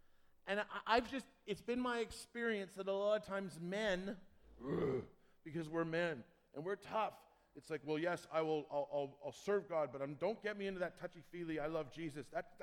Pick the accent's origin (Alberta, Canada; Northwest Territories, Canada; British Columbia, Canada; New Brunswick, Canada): Alberta, Canada; Edmonton; I'm actually from Edmonton.